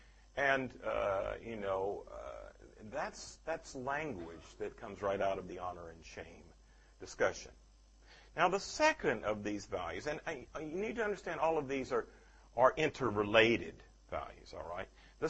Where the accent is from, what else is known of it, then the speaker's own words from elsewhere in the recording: the South, United States; Now, I grew up in the Old South in the United States. And when I was a small child in the 50s, if the mayor of my town had a scandalous divorce, he would have to resign.